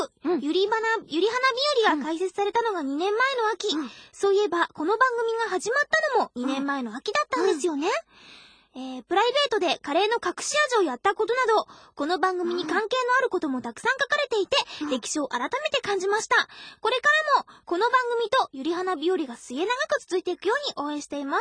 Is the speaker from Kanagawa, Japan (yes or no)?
no; Shizuoka, Japan; 僕は静岡県出身の現役静岡県民です。